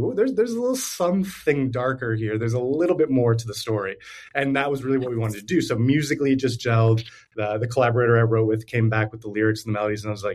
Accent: Milwaukee, Wisconsin, United States; But also, like, I'm from the U.S. I'm from Milwaukee

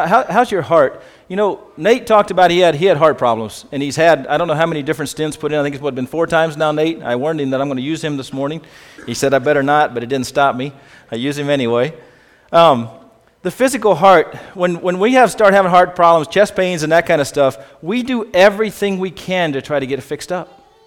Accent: Kentucky, United States; I grew up in Kentucky, in a church there, and knew God at a fairly early age, knew Jesus when I was 13.

